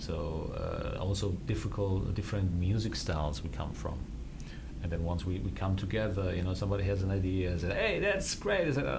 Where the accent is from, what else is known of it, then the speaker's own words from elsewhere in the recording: Austria; English is a second language; Austria. I'm from Austria.